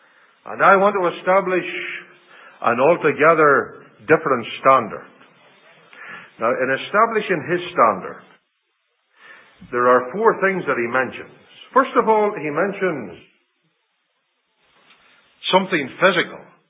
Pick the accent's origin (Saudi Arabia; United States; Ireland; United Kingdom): Ireland; if a man hit me, and I lost a tooth, I wouldn't want, being human, and being Irish, I wouldn't want to take a tooth out of him.